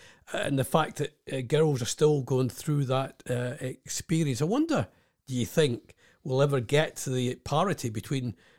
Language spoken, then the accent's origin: English; Scotland, United Kingdom; I'm from Scotland. We do everything perfectly.